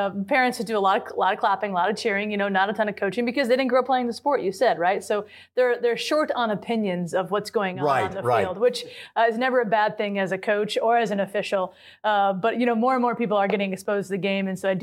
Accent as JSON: {"language": "English", "region": "Midwest", "country": "United States", "tie": "born or raised there", "said": "I was able to draw upon my experiences growing up in the Midwest and playing basketball and playing soccer."}